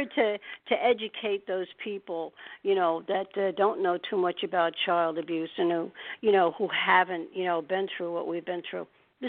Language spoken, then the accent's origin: English; New Jersey, United States; I'm from New Jersey, so we're not far away.